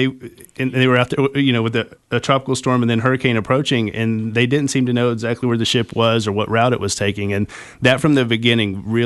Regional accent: Texas, United States; I grew up in West Texas. We don't have water or ships, so this is all new to me.

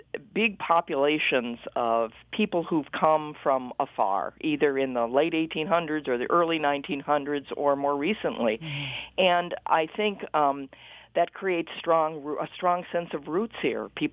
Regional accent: Detroit, Michigan, United States; born there; You know, I was born in Detroit and worked in Detroit for many years

